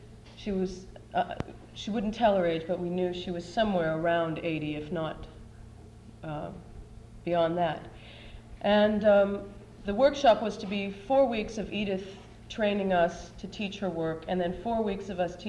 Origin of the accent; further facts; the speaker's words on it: Idaho, United States; I'm from Idaho, and there's several people that have come through this program who also went to the University of Idaho where I graduated.